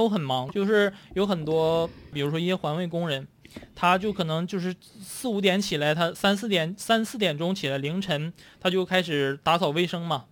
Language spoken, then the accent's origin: Chinese; China; 我家乡呢是就是很小的县城嘛